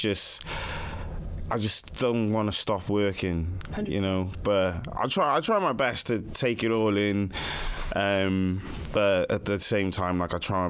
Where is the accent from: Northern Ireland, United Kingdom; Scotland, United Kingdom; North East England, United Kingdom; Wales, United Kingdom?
Wales, United Kingdom; Cardiff; accent: Cardiff; I think in terms of my music, I think it's very Cardiff based on, like, my accent.